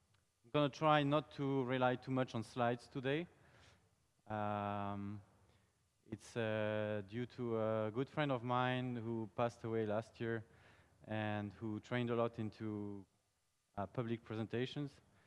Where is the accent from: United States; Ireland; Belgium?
Belgium; Brussels; I come from Brussels in Belgium.